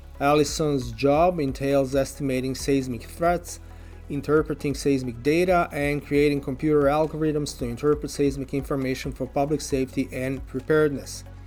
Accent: Zagreb, City of Zagreb, Croatia; English is a second language; my hometown of Zagreb has experienced multiple earthquakes throughout the history

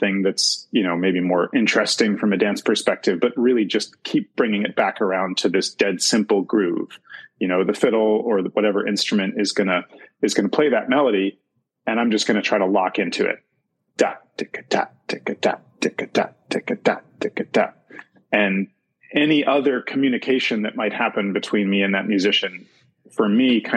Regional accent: Nellie's Ford, Virginia, United States; So I grew up in Nellie's Ford, Virginia, which is actually where I'm speaking to you from right now.

